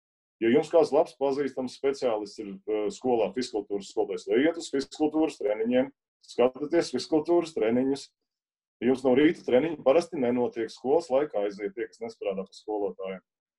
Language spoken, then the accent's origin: Latvian; Gulbene, Gulbene Municipality, Latvia; Es saku, mēs no Gulbenes laikām